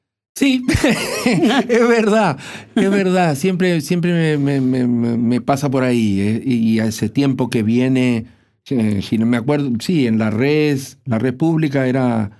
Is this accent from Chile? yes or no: no; Corrientes, Argentina; now in Buenos Aires, Argentina; Yo vine de Corrientes a Buenos Aires y me costó mucho ese destierro primero.